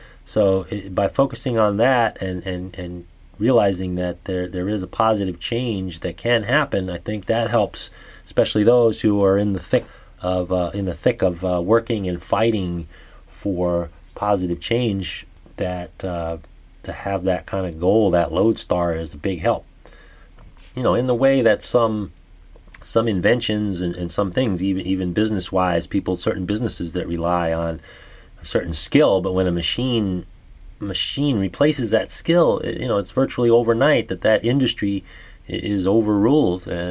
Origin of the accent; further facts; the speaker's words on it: New York, United States; accent: New York; There's my New York accent coming through.